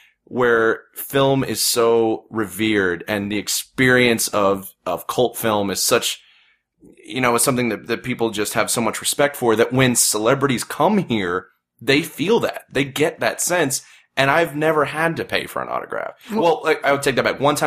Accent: Indianapolis, Indiana, United States; going to my hometown, Indianapolis, to a horror convention

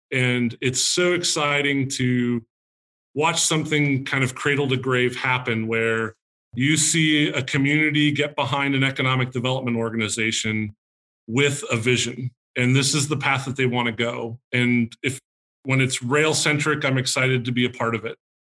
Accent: California, United States; You know, so I grew up in California. So, and by the first college team that I always rooted for is Cal. And that's just being a Bay Area kid.

